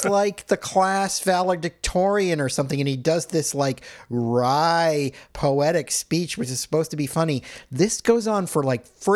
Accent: Boston, Massachusetts, United States; because I grew up around Boston. I've spent a lot of time around Harvard

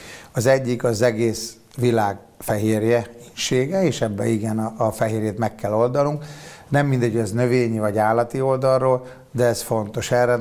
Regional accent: Hungary; És azért legyen egy kicsit jó kedvünk, hogyha magyarként gondolkodunk, a lokalizáció és a helyi élelmiszer előállítás azért most sokkal jobban előtérbe kerül

